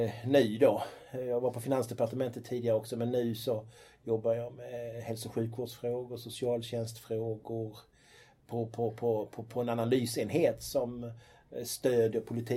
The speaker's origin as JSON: {"language": "Swedish", "region": "Skåne", "country": "Sweden", "lives_now": "Tyresö, Sweden", "said": "Jag är skåning från början."}